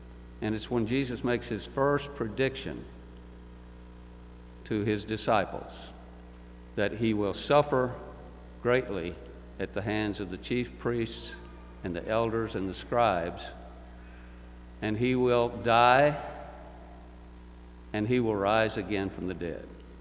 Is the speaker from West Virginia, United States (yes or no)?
no; Middlesboro, Kentucky, United States; I was 12 years old and I was growing up in Middlesboro, Kentucky.